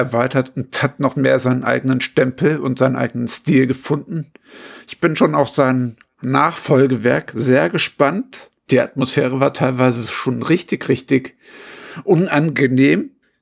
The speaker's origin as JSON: {"language": "German", "region": "Bavaria", "country": "Germany", "said": "Ich komme aus Bayern, von daher."}